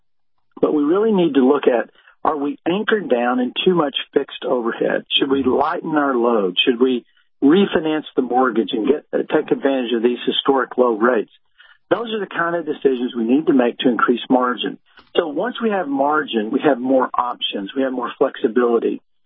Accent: Texas, United States; Well, growing up in Tornado Alley

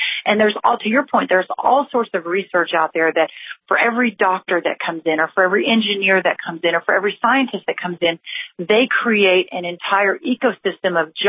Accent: Texas, United States; I'm from Texas. Those of us who have been living along in the border states for some time know this is a crisis

